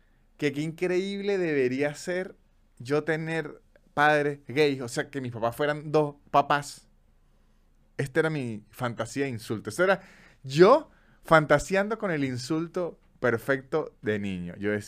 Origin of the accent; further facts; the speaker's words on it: San Cristóbal, Táchira, Venezuela; also born or lived in Caracas; incluso en la misma Venezuela, yo que soy de San Cristóbal, una ciudad lejos. y me mudo a Caracas.